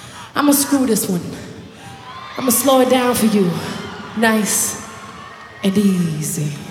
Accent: Houston, Texas, United States; If you don't know, I'm from Houston, Texas.

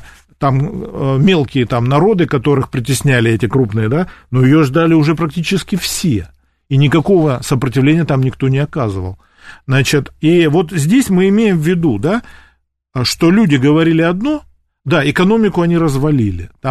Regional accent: Tuapse, Krasnodar Krai, Russia; захватили Сочинский район, кстати говоря, мой родной город Туапсе.

